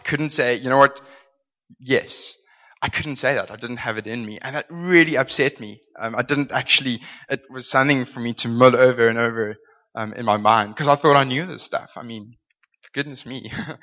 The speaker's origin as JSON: {"language": "English", "town": "Pretoria", "region": "Gauteng", "country": "South Africa", "tie": "born or raised there", "said": "I grew up in Pretoria, and yeah, grew up there. I grew up in a Christian family, and I went to a very traditional church."}